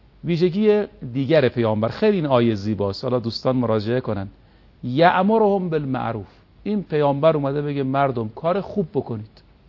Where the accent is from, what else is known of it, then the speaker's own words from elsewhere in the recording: Iran; چرا ما که ایرانی هستیم یا فرهنگ‌های دیگه مجبوریم